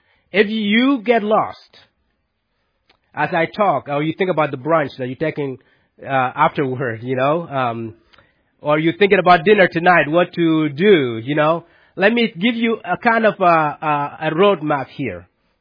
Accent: South Sudan; the civil war broke out in my hometown in South Sudan.

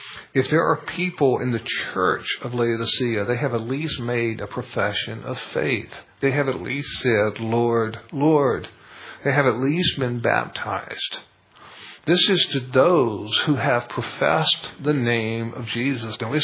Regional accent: North Carolina, United States; Now, I'm from North Carolina, and I'm one of those few people who I've tried, but I just don't like NASCAR.

